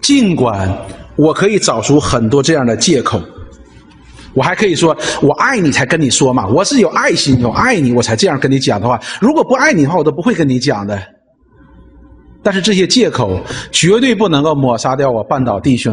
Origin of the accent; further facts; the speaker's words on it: Northeast China, China; 我说哎，我是个东北人，我这个人就是这么直率嘛，